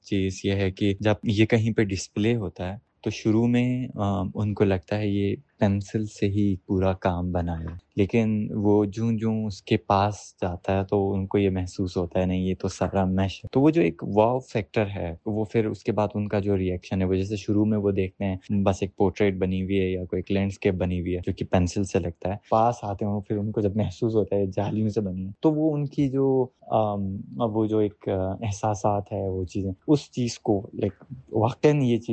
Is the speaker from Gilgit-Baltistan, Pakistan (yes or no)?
yes; Gilgit-Baltistan, Pakistan; چونکہ میرا تعلق گلگت بلتستان سے ہے تو وہ وہاں ایک بہت ہارڈ جگہ ہے اور وہاں پر ساری چیزیں ہم خود اپنے ہاتھوں سے کرتے ہیں